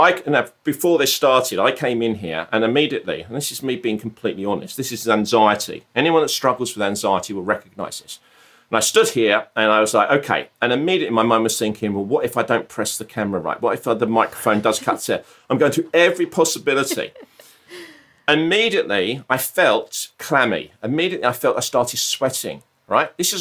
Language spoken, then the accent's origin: English; Brighton, South East England, United Kingdom; I'm from Brighton, and down south, good old Southern, lived in Brighton.